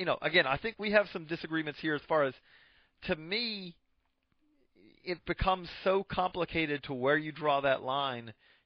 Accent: Georgia, United States; I grew up in Georgia in the 80s, so, I mean, I got to see Dale Murphy.

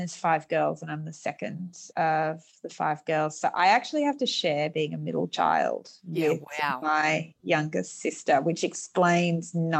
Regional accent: Sydney, New South Wales, Australia; I grew up in Western Sydney

